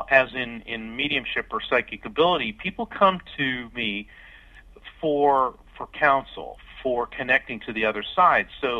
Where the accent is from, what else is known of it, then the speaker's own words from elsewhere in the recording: Melbourne, Florida, United States; I grew up in Florida, actually Melbourne, Florida, and I still live here and practice.